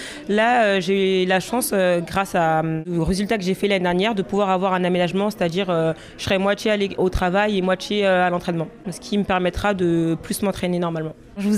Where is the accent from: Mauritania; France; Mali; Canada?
France; Laval, Pays de la Loire; born there; je viens d'avoir 23 ans, je suis née à Laval et je fais mes études que je viens de terminer sur Nantes.